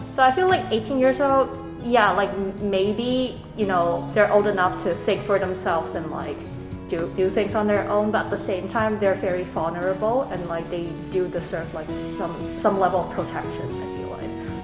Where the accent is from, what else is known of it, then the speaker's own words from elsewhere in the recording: Vancouver, British Columbia, Canada; I'm from Vancouver, which is in British Columbia